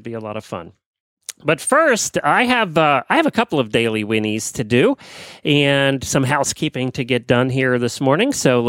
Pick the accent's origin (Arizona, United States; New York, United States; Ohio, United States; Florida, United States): Florida, United States; Ocala